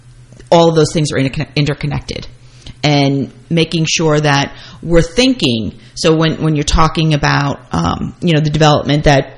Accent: Clinton, United States; You know, listen, I grew up in Clinton, so I knew what I was getting when I was coming back

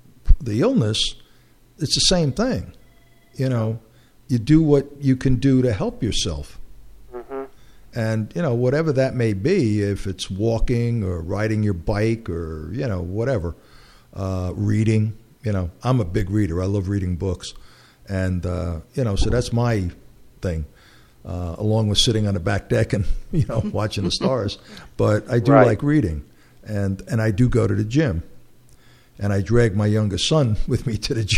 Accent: Brooklyn, New York, United States; born there; I was born in Brooklyn, so, you know, my vacation was my mother would take me to Coney Island and throw me in the water, you know.

